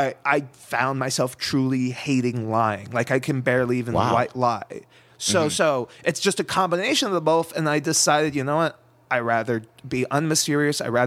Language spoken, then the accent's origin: English; New Jersey, United States; So first 14 years of my life, I'm originally from New Jersey.